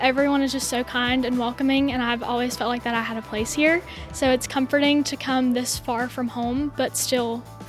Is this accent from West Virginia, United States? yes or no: yes; Lewisburg, West Virginia, United States; I am from Lewisburg, West Virginia.